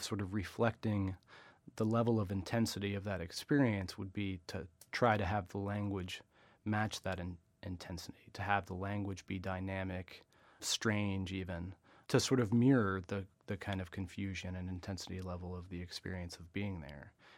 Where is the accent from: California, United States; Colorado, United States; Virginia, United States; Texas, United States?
Virginia, United States; when I grew up in Virginia, in the South, a lot of soldiers come from sort of an area of the country similar to the one that I grew up in.